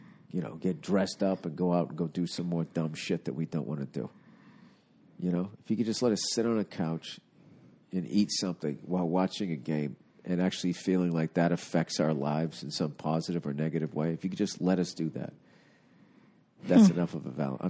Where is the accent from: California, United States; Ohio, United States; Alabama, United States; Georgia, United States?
Ohio, United States; Cleveland; now in New York, United States; Coincidentally, I am from Cleveland, and I'm a freshman at Fordham.